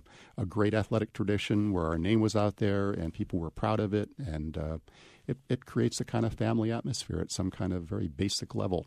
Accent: Syracuse, New York, United States; I grew up in Syracuse and watched Jim Brown play lacrosse and football

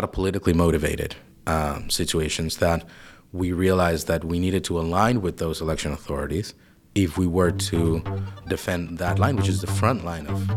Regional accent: Venezuela; moved away as an adult; now in Buenos Aires, Argentina; I'm originally from Venezuela, and I used to work with a domestic election monitor there called Sumate for about 4 to 5 years. And then I moved to Buenos Aires, Argentina

